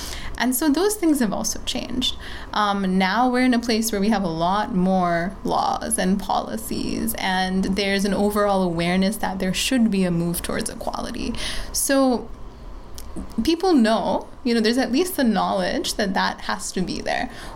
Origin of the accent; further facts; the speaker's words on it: Bangladesh; I mentioned I'm from Bangladesh